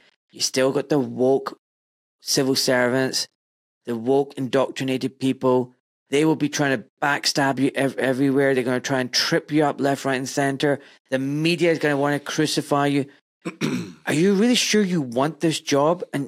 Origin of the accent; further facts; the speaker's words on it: Glasgow, Scotland, United Kingdom; me being a little Pakistani kid, right? Born and brought up in Glasgow.